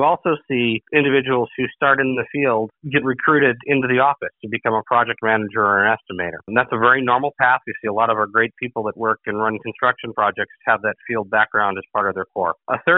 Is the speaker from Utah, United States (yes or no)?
no; New York, United States; I'm from New York, and most of that curriculum left high schools decades ago.